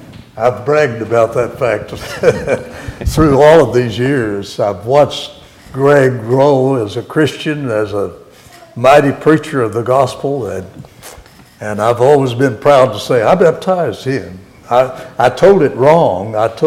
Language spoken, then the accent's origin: English; Oklahoma, United States; moved away; I was raised in Oklahoma, and in the little old town where I was raised